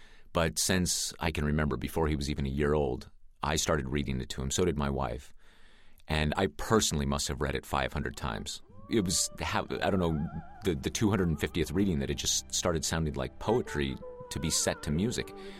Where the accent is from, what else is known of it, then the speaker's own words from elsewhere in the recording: Nevada, United States; Yeah, I was raised in Northern Nevada, a-religiously, not as an atheist, but really with no exposure at all to religion.